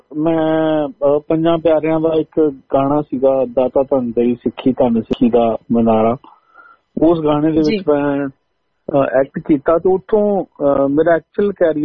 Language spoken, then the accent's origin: Punjabi; Budha, Punjab, India; also born or lived in Chandigarh; ਮੈਂ ਜੀ ਅੰਮ੍ਰਿਤਸਰ ਡਿਸਟ੍ਰਿਕਟ ਦੇ ਵਿੱਚ ਬਿਆਸ ਦੇ ਨਾਲ ਮੇਰਾ ਪਿੰਡ ਪਿੰਡਾ ਜੀ, ਪਿੰਡ ਦਾ ਨਾਂ ਬੁੱਢਾ ਸੀ